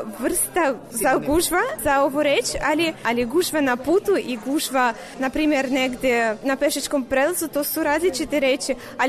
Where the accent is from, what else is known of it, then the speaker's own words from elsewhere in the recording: Kazakhstan; Serbian is a second language; Iz Kazahstana sam.